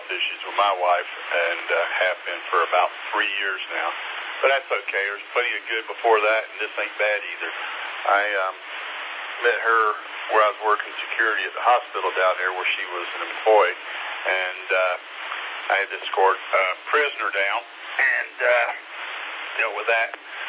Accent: the South, United States; I was born and raised in the South

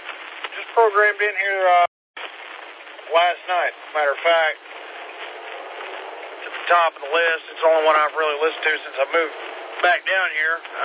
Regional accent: Georgia, United States; also born or lived in New York; now in Spartanburg, United States; Well, I'm originally from Georgia. We just moved down here from New York in May.

